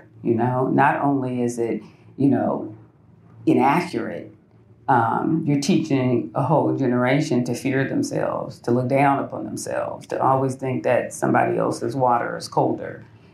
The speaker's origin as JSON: {"language": "English", "town": "Los Angeles", "region": "California", "country": "United States", "said": "I graduated from UCLA. Like I said, I'm from Los Angeles. I graduated from UCLA."}